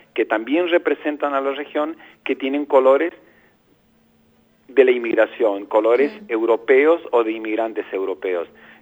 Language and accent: Spanish; Northeast Argentina, Argentina; Entre Ríos o Misiones, en especial de donde soy yo